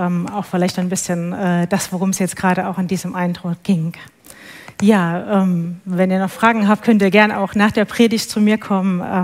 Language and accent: German; Leipzig, Saxony, Germany; born there; now in Bielefeld, Germany; ich bin 52 Jahre alt, komme gebürtig aus Leipzig und bin jetzt hier 5, 6 Jahre in Bielefeld im sozialen Bereich. Bin schon über 30 Jahre mit Jesus unterwegs